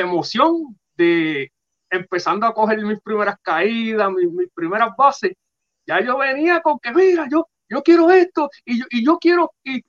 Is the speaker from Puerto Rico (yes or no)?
yes; Ponce, Puerto Rico; Y como quedó establecido que soy de Ponce, pues, mano, yo me iba cada vez que quería buscar esta musa